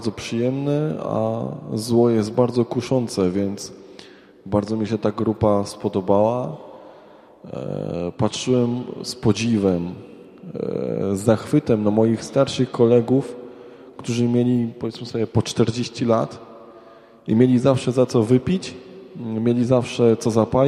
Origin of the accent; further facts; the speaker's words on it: Radom, Masovian Voivodeship, Poland; jestem z Radomia. Mam 27 lat, jestem kawalerem.